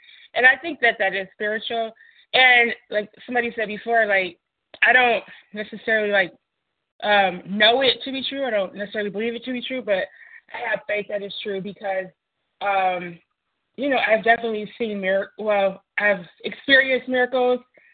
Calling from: Detroit, Michigan, United States; I'm calling from Detroit, Michigan.

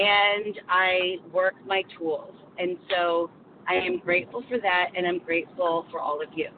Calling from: Pennsylvania, United States; Good morning. … from Pennsylvania

